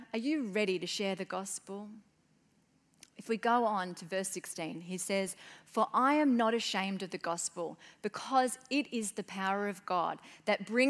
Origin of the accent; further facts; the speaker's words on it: Auckland, New Zealand; when I was young, I was born in New Zealand, we lived in Auckland